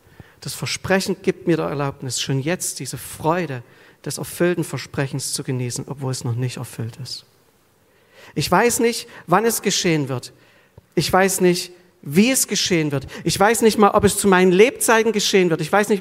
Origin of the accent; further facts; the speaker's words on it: Sosa, Saxony, Germany; In meinem Heimatort Sosa hat sich vor einiger Zeit mal ein Spitzenpolitiker angekündigt.